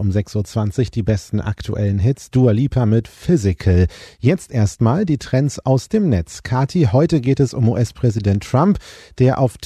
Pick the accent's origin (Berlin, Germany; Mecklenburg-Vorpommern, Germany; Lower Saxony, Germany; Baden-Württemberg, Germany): Lower Saxony, Germany; Ich bin ja auf einem 300-Leute-Dorf so groß geworden in Niedersachsen.